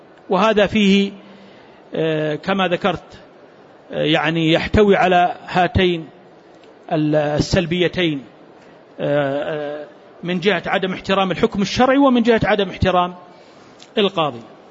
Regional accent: Saudi Arabia; لأن أحكام القضاة عندنا في المملكة العربية السعودية ولله الحمد مستمدة ومعتمدة على الكتاب والسنة

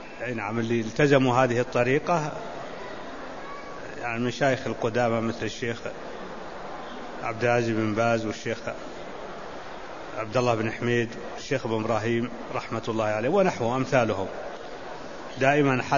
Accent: Najd, Saudi Arabia; فيقولون هذا طويق جبل عندنا في نجد

